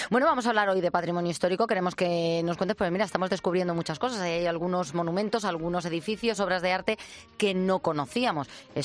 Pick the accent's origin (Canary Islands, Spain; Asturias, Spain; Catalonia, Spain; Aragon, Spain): Aragon, Spain; Zaragoza; que soy de Zaragoza